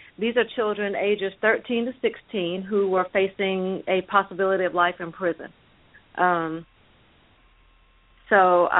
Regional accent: Alabama, United States; also born or lived in Vietnam; I was born in Vietnam, but I was raised in Alabama. Went to Jacksonville State University in Alabama

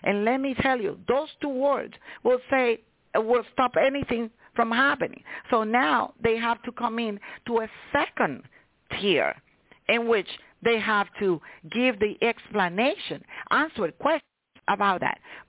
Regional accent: United States; before being an immigration attorney, I am an American. I am an American

